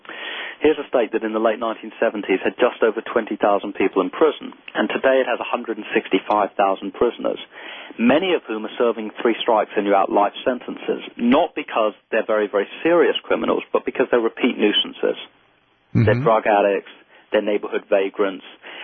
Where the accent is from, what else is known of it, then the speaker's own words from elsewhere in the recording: England, United Kingdom; I didn't have much experience of it because I grew up in England